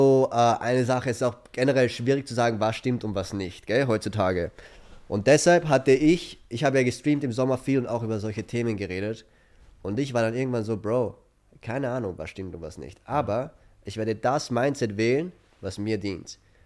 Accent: Russia; Ich sage, ich bin Russe, da ist er vielleicht mad auf mich.

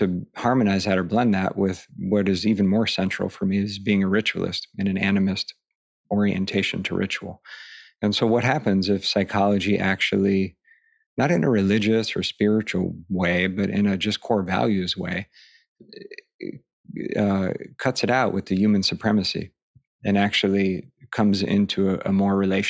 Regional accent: Ohio, United States; I grew up in Northern Ohio, in like white, suburban, kind of culturally blown out amnesia Bill, you know, and my childhood wasn't traumatic or terrible

